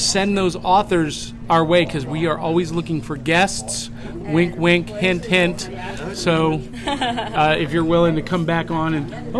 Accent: North Canton, Ohio, United States; I'm actually originally from Akron, Ohio. Oh, yeah. Well, North Canton, but nobody knows what North Canton is. They know Akron.

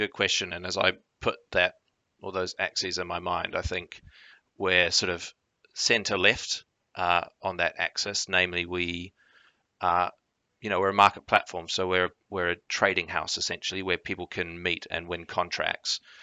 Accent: New Zealand; Given that I'm from New Zealand

